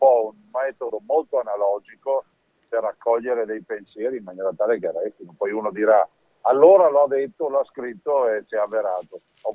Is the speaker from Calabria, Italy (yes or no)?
no; Conegliano, Veneto, Italy; da Conegliano, quindi dal mio paese, da Bibbano di Govega